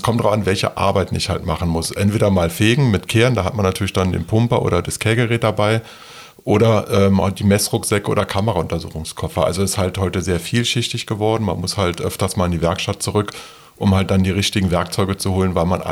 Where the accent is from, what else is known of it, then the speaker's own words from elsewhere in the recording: Berlin, Germany; Na, also ich bin in Berlin-West, kann man ja noch so sagen, geboren. Ja. Also, und das ist auch zufriedenstellend gewesen zu dem damaligen Zeitpunkt. Ja, und dann ist man halt in Britz in Neukölln aufgewachsen